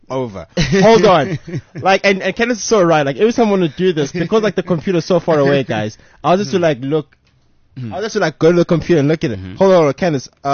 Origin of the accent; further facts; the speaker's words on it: South Africa; first language Tswana; English is a second language; Because if my first language is Tswana, and my second language is Zulu, and my third language is Xhosa, and whatever, because an average black person actually speaks four different languages.